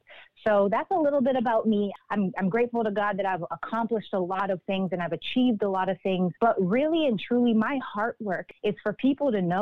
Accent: Regina, Saskatchewan, Canada; moved away as an adult; now in Los Angeles, United States; I am from Regina, Saskatchewan. Yes, I said it right. And that's in Canada. And I moved from Canada to Los Angeles to pursue acting.

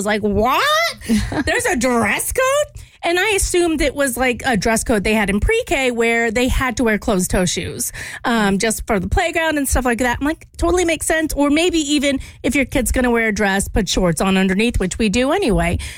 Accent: Louisiana, United States; I did not have that because I grew up in Louisiana and God bless, somebody had common sense

